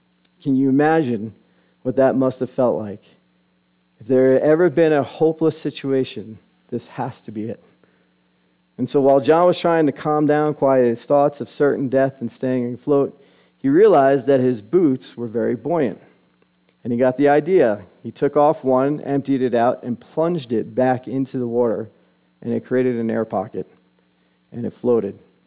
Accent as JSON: {"language": "English", "town": "Montauk", "region": "New York", "country": "United States", "tie": "born or raised there", "said": "looking back at my hometown that was marked by these red and white smokestacks on the shoreline."}